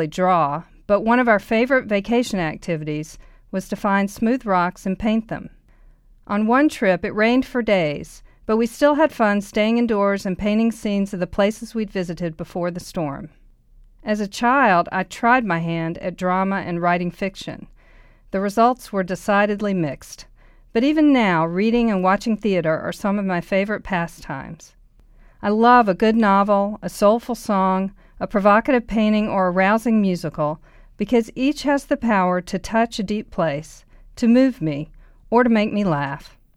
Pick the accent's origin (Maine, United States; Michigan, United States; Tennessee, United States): Tennessee, United States; Memphis; I grew up in Memphis, Tennessee, where we claim blues and country music first blended into rock and roll.